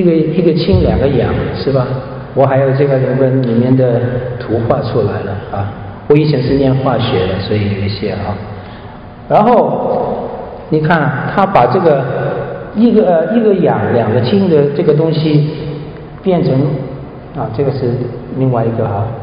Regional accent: Shanghai, China; 你看我在中国旅行，在上海，我是上海人啊

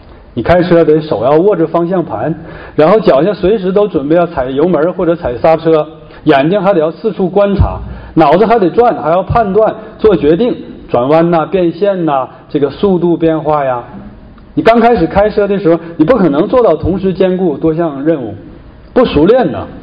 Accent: Canada; 美国人都潜下去了，咱们加拿大人都是头一次潜

